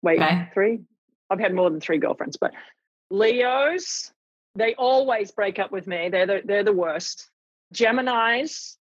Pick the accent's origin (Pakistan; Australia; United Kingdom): Australia; But growing up in Australia, I mean, I was lucky enough in some respects that I wasn't out when I was living in Australia, and I was in Australia.